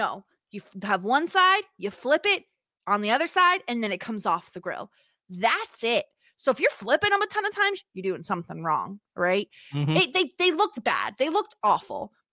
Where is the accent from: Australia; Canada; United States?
United States; Do we want to talk about Johnny not knowing how to grill? Because it, as an American, it offends me. I feel like we are a grilling nation.